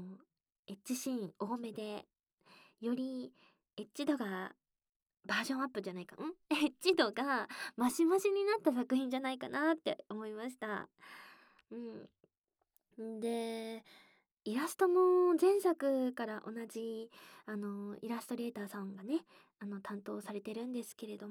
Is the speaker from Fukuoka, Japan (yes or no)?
yes; Fukuoka, Japan; accent: Hakata; now in Tokyo, Japan; 私は福岡出身で、博多弁はよう、ね、地元では聞くから、そんなに珍しいって感じにはならんけど